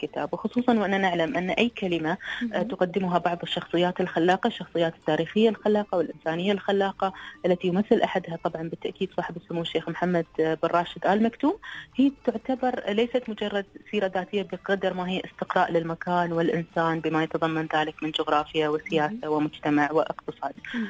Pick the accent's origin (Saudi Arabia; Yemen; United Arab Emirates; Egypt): United Arab Emirates; أنا كاتبة إماراتية